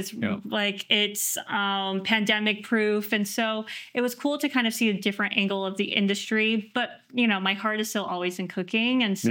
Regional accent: New York, United States; also born or lived in France; now in Los Angeles, United States; And I think, you know, living in France too was it's kind of isolating because I'm from New York. Like you're in the epicenter of everything there.

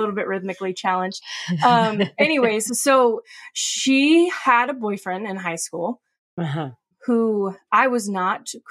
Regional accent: Houston, Texas, United States; from Houston, Texas. We were high school best friends who fell in love years later.

